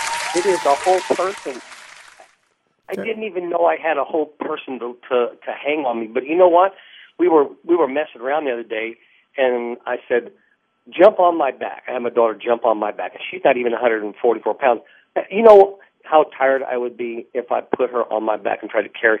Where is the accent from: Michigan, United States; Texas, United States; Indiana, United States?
Indiana, United States; Greenwood; from Greenwood, Indiana, and I met John probably back in November.